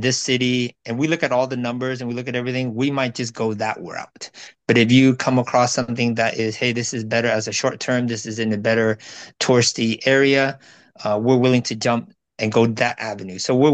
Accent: Irvine, California, United States; Long time ago. Yeah, so we're from Orange County, which is a little bit more north of San Diego, a little bit more south of Los Angeles, closer to the beach. We're in Irvine, so we're not on the beach at all.

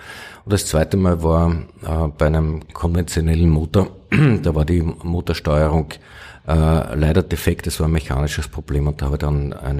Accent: Raab, Upper Austria, Austria; born there; ich bin gebürtig aus dem Innviertel und zwar aus dem Bezirk Scherding aus Raab.

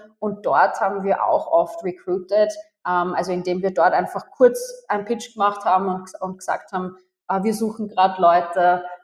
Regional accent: Burgenland, Austria; now in Hong Kong; Ich bin im Südosten Österreichs, im Südburgenland aufgewachsen

